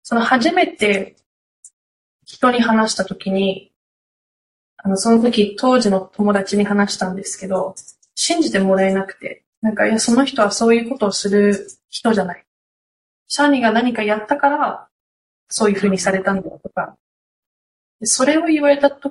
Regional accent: Australia; 私、オーストラリアに育ったんですけど、

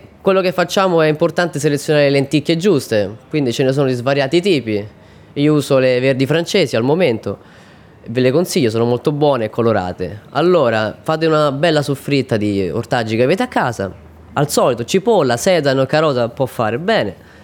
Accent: Viterbo, Lazio, Italy; sono di Viterbo

